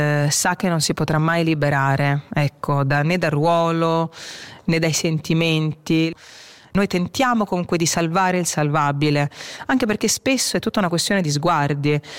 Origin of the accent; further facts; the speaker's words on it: Rome, Lazio, Italy; born there; Sono nata a Roma, dovevo tornare a una certa ora, dovevi abbassare lo sguardo, era una forma di protezione.